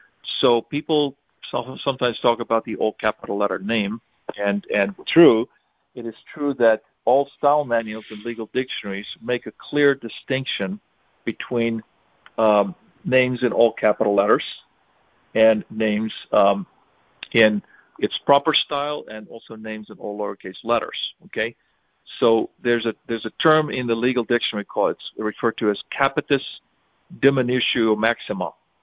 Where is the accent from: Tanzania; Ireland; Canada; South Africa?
South Africa; now in United States; I am originally... I was born in South Africa, and I immigrated to America, and at the time I grew up in the thick of apartheid.